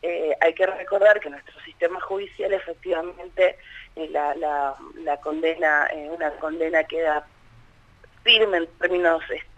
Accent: Gualeguaychú, Entre Ríos, Argentina; a mí me llama mucho la atención, yo soy de Gualeguaychú.

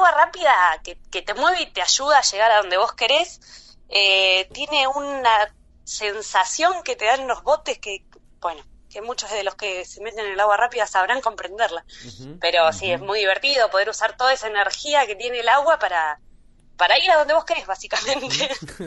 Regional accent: Necochea, Buenos Aires Province, Argentina; born there; nací en Necochea, pero en ese momento vivía en La Plata, donde había ido a estudiar, y entrenaba en Buenos Aires

